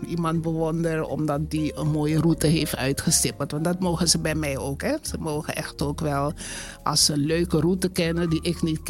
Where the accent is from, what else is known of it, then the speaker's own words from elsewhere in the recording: Suriname; Ik ben in Suriname opgegroeid. Dus heel veel van die plantjes die ken ik niet.